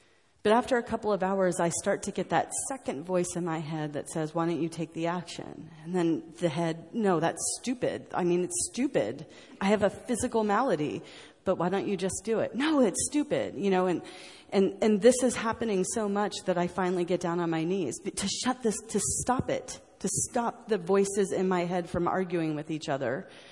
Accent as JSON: {"language": "English", "country": "United States", "tie": "born or raised there", "said": "and I grew up in the States, and you use language that's the exact same language that I use."}